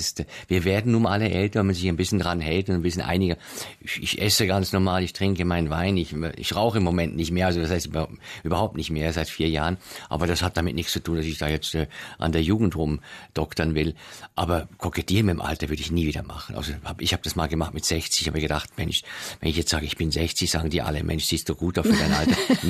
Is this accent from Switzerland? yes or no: yes; Zurich, Switzerland; Das war bei uns in Zürich nicht so.